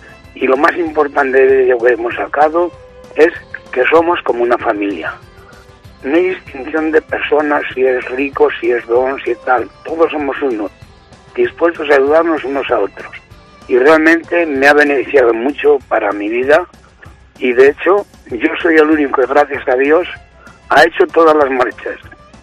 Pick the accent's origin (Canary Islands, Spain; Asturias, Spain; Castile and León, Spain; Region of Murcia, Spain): Castile and León, Spain; Peñaranda de Bracamonte; soy de Peñaranda de Bracamonte, tengo 4 hijas, 14 nietos.